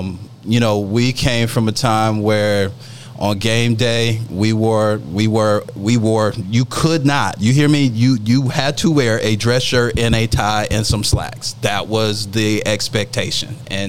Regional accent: Tuskegee, Alabama, United States; born there; So originally born in Tuskegee, Alabama. I'll just leave it there. Tuskegee, Alabama.

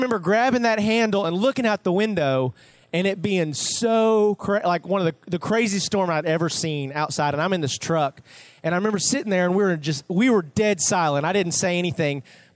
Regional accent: Arkansas, United States; I'm originally from Arkansas. Yeah, y'all don't got to say nothing.

